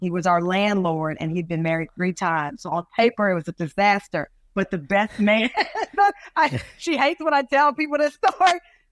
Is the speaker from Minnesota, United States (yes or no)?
no; Luley, Texas, United States; I'm from the South. I'm from Luley, Texas, where I'm born, and everyone there will call you out by what you're wearing.